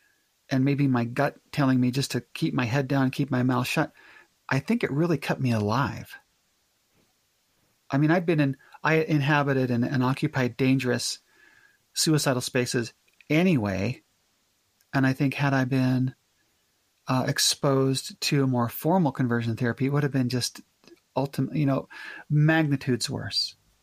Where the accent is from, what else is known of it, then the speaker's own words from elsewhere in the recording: Utah, United States; I was raised in Cache Valley in the 80s. I graduated from Mountain Crest High School in 1987.